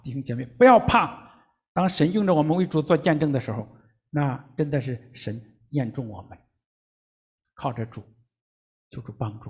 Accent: Henan, China; 尤其是在农村，我在河南长大

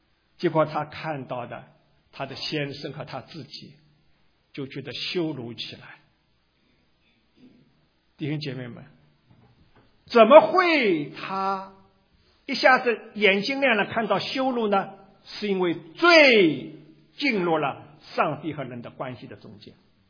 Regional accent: China; 是跟我们中国人讲罪是有不一样的含义在里边

